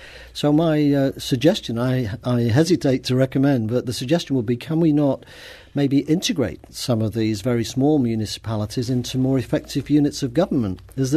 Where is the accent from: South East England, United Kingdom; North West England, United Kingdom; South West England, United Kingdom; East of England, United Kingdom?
South West England, United Kingdom; Bristol; I come from Bristol in the southwest of England. That's about 2 hours west of London.